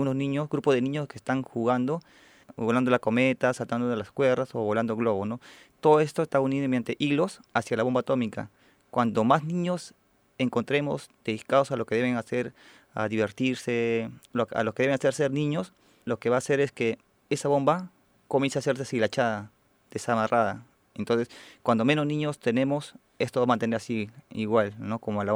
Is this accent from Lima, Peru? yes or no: yes; Lima, Peru; soy de Lima, Perú.